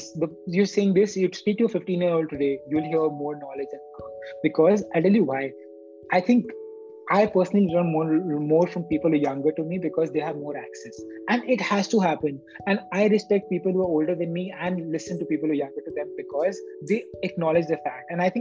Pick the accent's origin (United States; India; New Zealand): India; growing up in India, again, I had a problem.